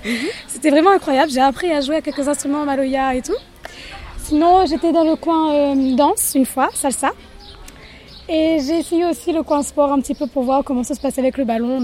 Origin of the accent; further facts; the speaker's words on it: Sainte-Suzanne, Réunion; je viens de Sainte-Suzanne, j'ai 18 ans aujourd'hui.